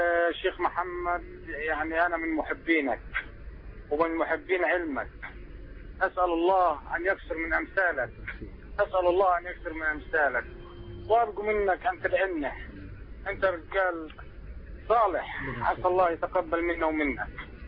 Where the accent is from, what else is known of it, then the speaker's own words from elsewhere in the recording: Mansoura, Dakahlia, Egypt; now in Saudi Arabia; أنا هنا في السعودية صليت هنا وراك برجحي، وصليت وراك في المنصورة وأنا من المنصورة، وأنا بنزل أجازة